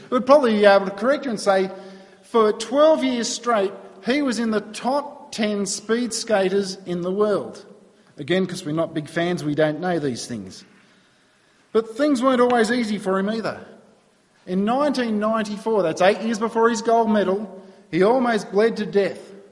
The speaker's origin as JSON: {"language": "English", "region": "New South Wales", "country": "Australia", "tie": "born or raised there", "said": "although I grew up in New South Wales, I did always go for Queensland in the state of origin."}